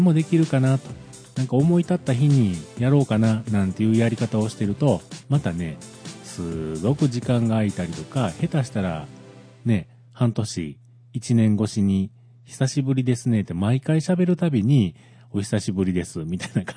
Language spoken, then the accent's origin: Japanese; Kyoto, Japan; 京都、僕京都なんですけれども、